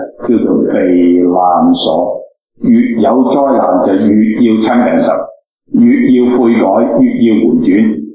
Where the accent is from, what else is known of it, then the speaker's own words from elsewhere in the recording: China; 咁对于我哋中国人